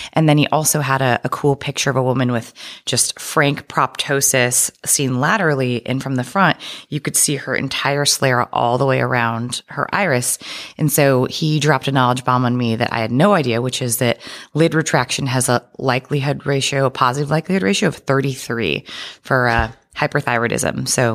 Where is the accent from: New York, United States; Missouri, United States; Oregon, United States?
Oregon, United States; I am from Oregon, but I did my residency back in Boston.